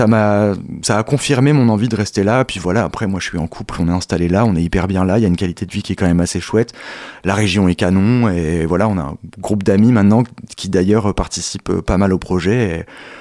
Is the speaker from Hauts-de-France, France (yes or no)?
yes; Lille, Hauts-de-France, France; moved away as an adult; also born or lived in Paris; now in Angers, France; Je suis Lillois à la base, je rêvais de quitter Paris après 10 ans. Et dans ma tête, j'allais retourner à Lille parce que, la mentalité franco-belge, la frontière belge et tout ça me manquait pas mal